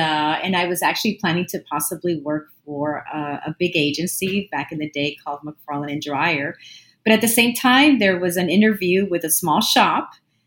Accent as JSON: {"language": "English", "town": "Miami", "region": "Florida", "country": "United States", "tie": "born or raised there", "said": "Caribbean, Cuban American. So basically, I was, for the most part, raised in South Florida, Miami, made it my hometown, created my family here."}